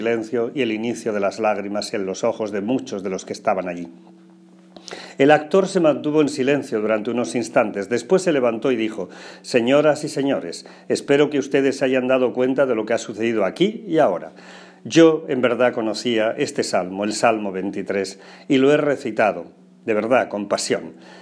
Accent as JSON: {"language": "Spanish", "town": "Porcuna", "region": "Andalusia", "country": "Spain", "tie": "born or raised there", "said": "En mi pueblo de Porcuna también hay una famosa ermita y romería de San Marcos."}